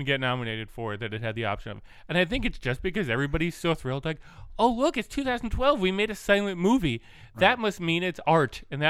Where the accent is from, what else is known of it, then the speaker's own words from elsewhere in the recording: Northport, New York, United States; they shot that in my hometown.